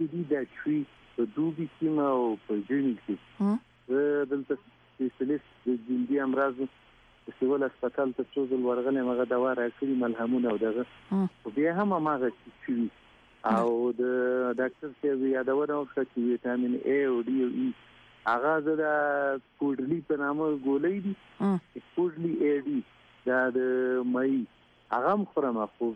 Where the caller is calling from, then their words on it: Quetta, Balochistan, Pakistan; زه د کوټه نه خبرې کوم.